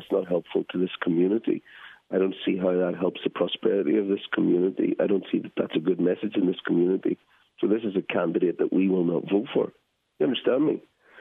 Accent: Dungiven, Northern Ireland, United Kingdom; so for example in Dungiven, my hometown, it's lockdown.

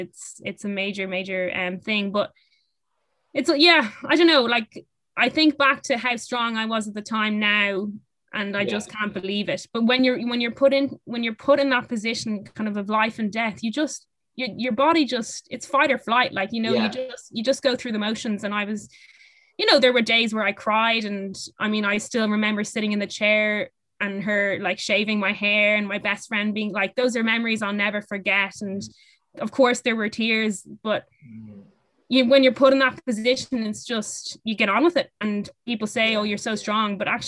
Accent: Ireland; moved away as an adult; now in France; And you know, while physically we put up a good fight as Irish players, we just don't have the same level of technical ability, and they're just way ahead over in France.

